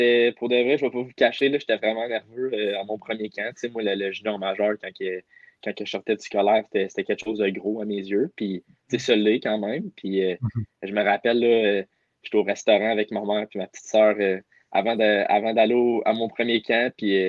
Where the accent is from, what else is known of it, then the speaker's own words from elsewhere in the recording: New Brunswick, Canada; also born or lived in Winnipeg; je suis né à Winnipeg. Mon père travaillait dans GRC là-bas. Puis ensuite de ça, j'ai déménagé au Nouveau-Brunswick.